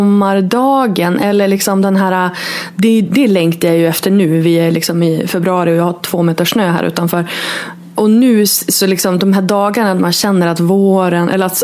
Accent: Örnsköldsvik, Västernorrland County, Sweden; also born or lived in Stockholm; när jag flyttade hem så hade jag bott i Stockholm i 12 år och bott borta från min hemstad då, Örnsköldsvik, i 17 år.

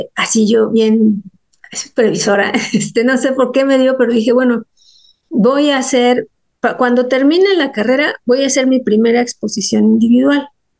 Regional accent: Mexico City, Mexico; born there; crecí en un ambiente que yo diría que era mixto, es decir, nací en la Ciudad de México, oficialmente soy xochimilca, la familia de mi mamá es de Xochimilco, y la familia de mi papá son campesinos del Estado de México

